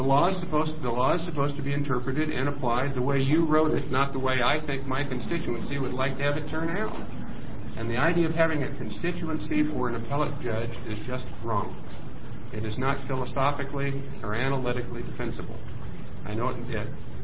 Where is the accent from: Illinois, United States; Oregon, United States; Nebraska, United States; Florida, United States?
Oregon, United States; Milton Freewater; I turned out to represent northeastern Oregon because I'm from Milton Freewater.